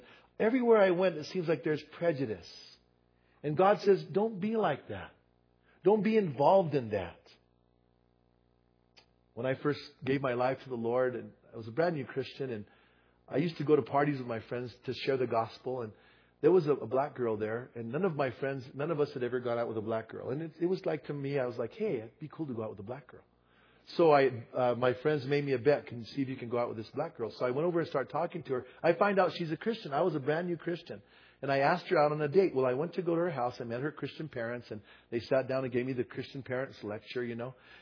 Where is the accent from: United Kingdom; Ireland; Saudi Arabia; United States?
United States; Bernalillo, New Mexico; also born or lived in New York, United States; I grew up in Bernalillo. Bernalillo is a small town, mostly Hispanics, mostly Catholics. I'm Hispanic and raised in a Catholic church and all that.